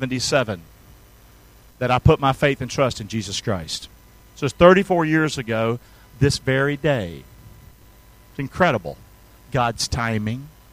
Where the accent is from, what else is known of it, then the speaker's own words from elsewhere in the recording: the South, United States; Now, I'm from the South, didn't go to church, didn't know anything about church really